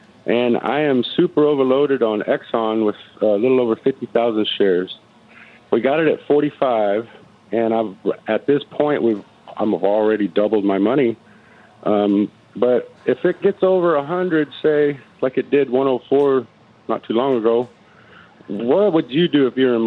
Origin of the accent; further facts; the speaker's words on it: Texas, United States; I'm from Texas.